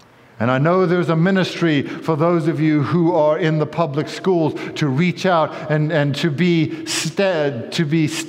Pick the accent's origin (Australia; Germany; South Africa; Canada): South Africa; also born or lived in United States; When I grew up in South Africa, we would bake our own.